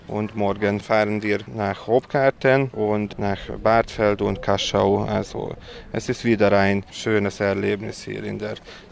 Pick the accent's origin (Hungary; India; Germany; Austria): Hungary; Újhartyán, Pest; ich leite selber auch einen Freundeskreis in meinem Heimatort Hartyán, Újhartyán in Mittelungarn.